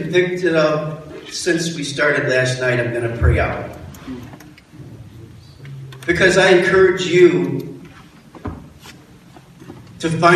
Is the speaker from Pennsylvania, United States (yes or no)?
no; Detroit, Michigan, United States; I'm from Detroit. I've seen too many things in Detroit